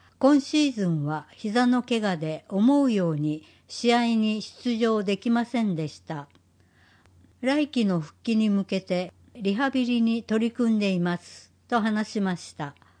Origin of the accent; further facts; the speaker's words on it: Tokyo, Japan; moved away as an adult; now in Dazaifu, Japan; 約18年間東京で生まれ育ってきましたが、大学に進学したことで太宰府市に引っ越してきました。